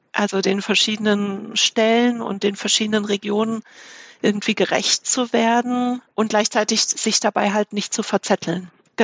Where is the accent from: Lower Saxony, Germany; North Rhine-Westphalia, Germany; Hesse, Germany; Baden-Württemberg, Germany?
Hesse, Germany; Frankfurt; also ich komme eigentlich aus Frankfurt